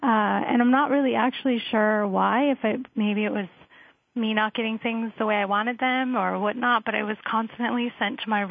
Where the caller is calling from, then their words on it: Manhattan, New York, United States; I'm calling from Manhattan.